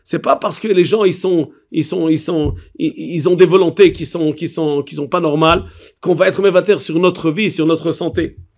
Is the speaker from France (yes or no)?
yes; France; quand nous on était jeunes, quand on était enfants en France